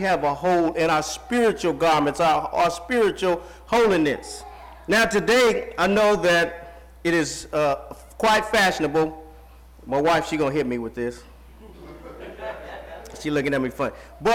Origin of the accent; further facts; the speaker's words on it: Denver, Colorado, United States; He's in my hometown. He's in Denver, Colorado today, preaching for the Brighton Church of Christ, one of the suburbs of Denver.